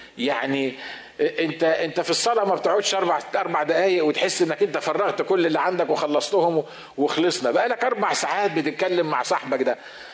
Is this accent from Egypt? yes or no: yes; Egypt; now in United States; إحنا لما بنروح ناكل كمصريين أو كعرب